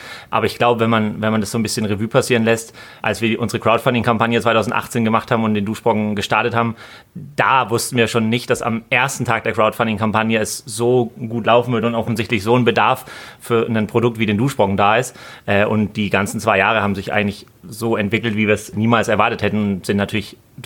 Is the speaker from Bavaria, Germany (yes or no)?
yes; Bavaria, Germany; So war es nämlich bei uns in Bayern.